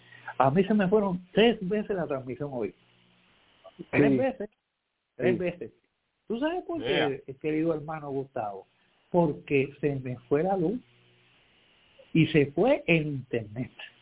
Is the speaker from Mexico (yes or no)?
no; Puerto Rico; nosotros somos puertorriqueños los tres